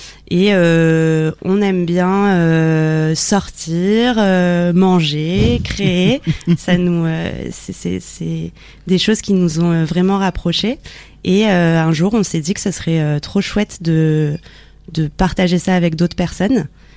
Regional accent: Marseille, Provence-Alpes-Côte d'Azur, France; Moi j'ai grandi à Marseille, je viens d'une famille un peu mélangée, pas que méditerranéenne, mais j'ai quand même beaucoup d'attaches en Méditerranée.

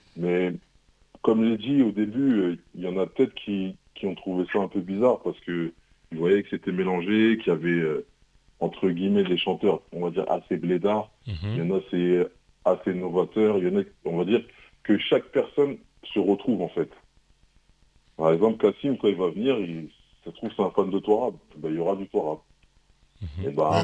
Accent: Comoros; c'est qu'on est comorien, quoi, avant tout.

